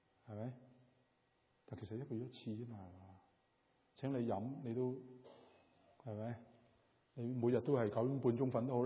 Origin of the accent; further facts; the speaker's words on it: China; 你知道我哋中國人咧，即係嫁娶啊